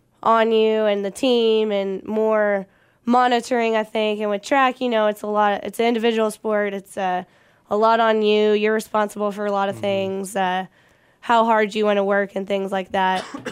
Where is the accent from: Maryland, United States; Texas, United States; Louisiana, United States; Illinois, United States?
Texas, United States; Princeton; Well, I'm from Princeton, Texas. I'm a senior, 21.